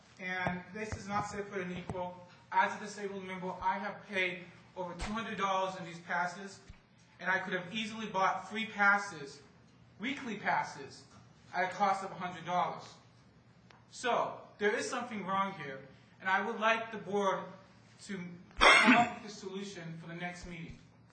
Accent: Maryland, United States; I am from Maryland.

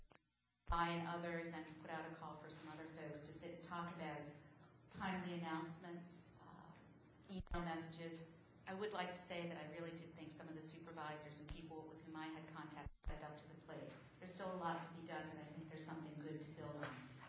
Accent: Pittsburgh, Pennsylvania, United States; Also, I grew up in Pittsburgh, and the old trolley system there was literally in our backyard.

